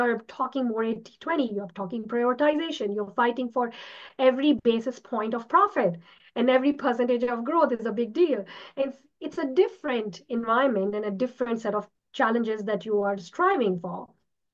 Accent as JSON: {"language": "English", "country": "India", "tie": "born or raised there", "said": "I was born in India. I grew up in India. I did my undergrad in engineering at a college called Indian Institute of Technology, IIT Kharagpur."}